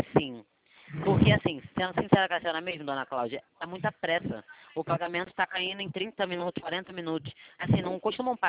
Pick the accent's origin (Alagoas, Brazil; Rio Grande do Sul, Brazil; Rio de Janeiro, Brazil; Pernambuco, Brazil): Rio de Janeiro, Brazil; Eu sou do Rio de Janeiro